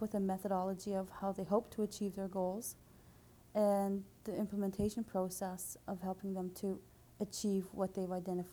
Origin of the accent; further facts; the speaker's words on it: Kettle and Stony Point Reserve, Ontario, Canada; I'm from the Kettle and Stony Point Reserve.